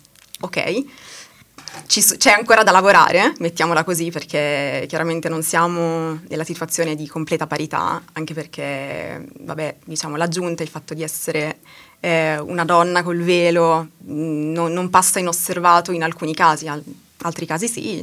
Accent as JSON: {"language": "Italian", "town": "Saronno", "region": "Lombardy", "country": "Italy", "tie": "born or raised there", "also_born_or_lived": "Egypt", "said": "Io vivo a Saronno da sempre. È vero che sono nata in Egitto, però sono cresciuta a Saronno"}